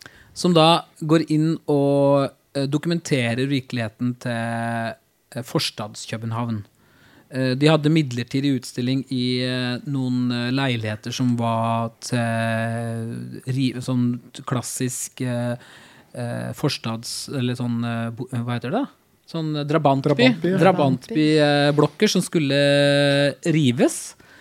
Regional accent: Arendal, Agder, Norway; Og Aust-Agder der jeg kommer fra. Jeg ble født på Arendal sykehus

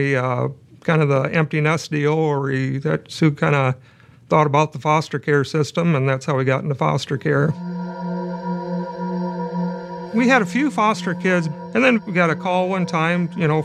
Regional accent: Storm Lake, Iowa, United States; I was born and raised in Storm Lake.

